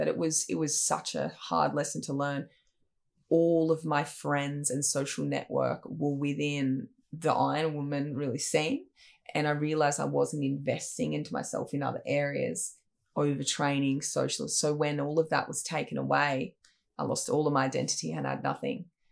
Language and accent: English; Coffs Harbour, New South Wales, Australia; So I think the resilience we had to build growing up in Coffs with, you know, we trained in 15 degree water in the pool in winter because they couldn't afford to heat the pool.